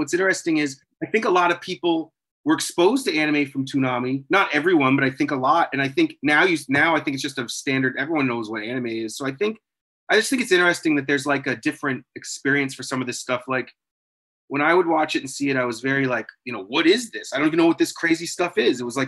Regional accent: New Hampshire, United States; I'm from New Hampshire. So again, what, you know, it's not like I was from the city or anything.

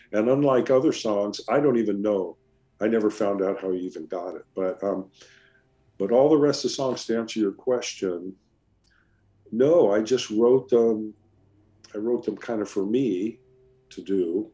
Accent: California, United States; Well, of course, I'm Californian.

